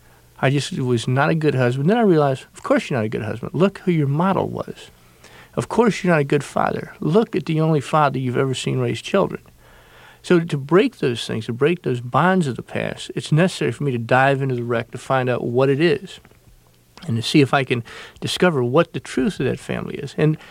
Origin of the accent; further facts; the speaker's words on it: Beaufort, South Carolina, United States; from Beaufort, South Carolina.